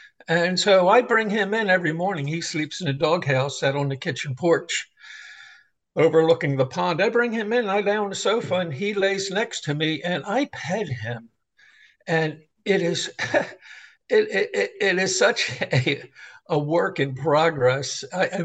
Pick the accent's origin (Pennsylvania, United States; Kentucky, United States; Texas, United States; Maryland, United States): Maryland, United States; Baltimore; Well, you know, Sandra and I are basically city folks. I'm from Baltimore and she's from up in New Jersey.